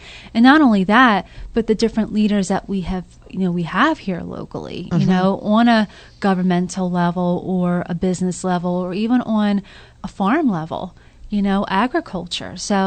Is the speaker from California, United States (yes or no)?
no; Philadelphia, Pennsylvania, United States; I'm originally from Philadelphia.